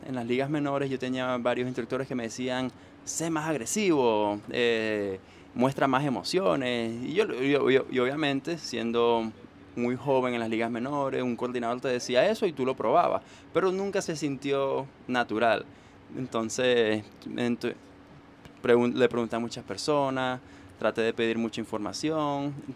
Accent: Venezuela; Yo sé que como venezolano eso pesa un poquito más

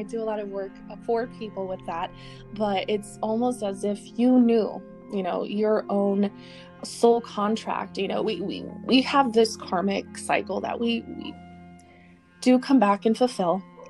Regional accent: Colorado, United States; growing up in Colorado in our home.

